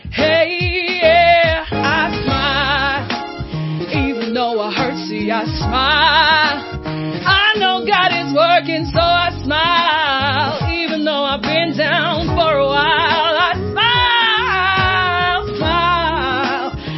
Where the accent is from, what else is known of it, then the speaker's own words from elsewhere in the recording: Johannesburg, Gauteng, South Africa; I'm originally from Joburg.